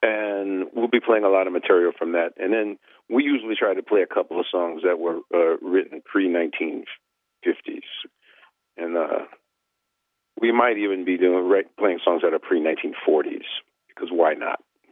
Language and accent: English; New Orleans, Louisiana, United States; now in New York, United States; I never heard of the fences till I moved to New York, but growing up in New Orleans, we used to go hear